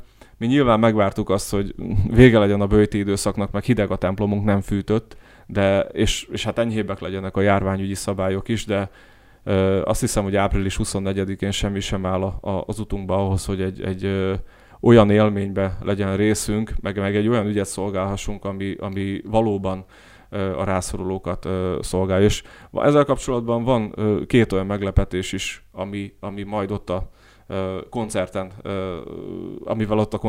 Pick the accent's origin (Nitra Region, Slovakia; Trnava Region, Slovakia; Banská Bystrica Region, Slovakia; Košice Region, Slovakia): Košice Region, Slovakia; Veľké Trakany; én Nagytárkányban nőttem fel 3 kilométerre az ukrán határtól